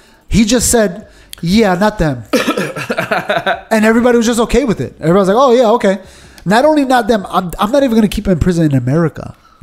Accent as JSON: {"language": "English", "country": "United States", "said": "But as an American people, we should have the freedom to do it."}